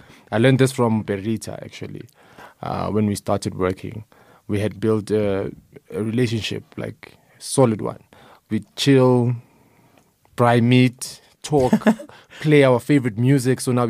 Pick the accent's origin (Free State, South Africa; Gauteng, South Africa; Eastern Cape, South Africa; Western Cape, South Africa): Gauteng, South Africa; Soweto; I'm from Soweto. Soweto is very diverse, you know, from the ethnic groups, the music that we listen to.